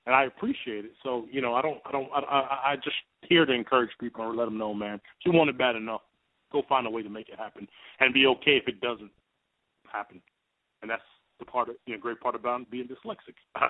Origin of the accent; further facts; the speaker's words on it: Jamaica; my tough times growing up in Jamaica and all that.